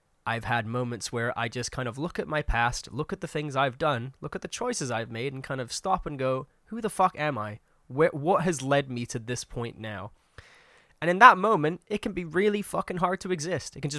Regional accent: Yorkshire and the Humber, United Kingdom; I grew up in West Yorkshire, that's where I'm from

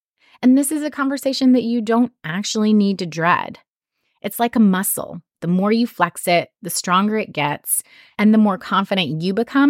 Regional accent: North Carolina, United States; I'm from North Carolina, so kill 'em with kindness is a common phrase used down south.

